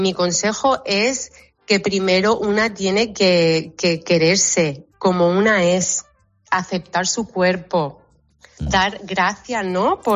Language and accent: Spanish; Marbella, Andalusia, Spain; fue pionera yo de mi grupo en Marbella, porque yo soy de Marbella